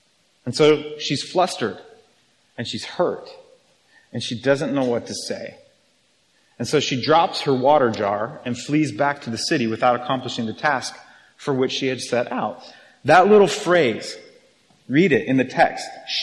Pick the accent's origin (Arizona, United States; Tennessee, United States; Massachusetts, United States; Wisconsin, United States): Arizona, United States; I'm from Arizona. There's really not a lot of cowboys there.